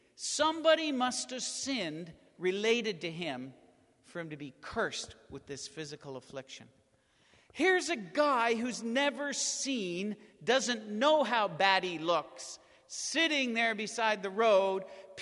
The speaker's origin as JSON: {"language": "English", "country": "Canada", "said": "I'm Canadian"}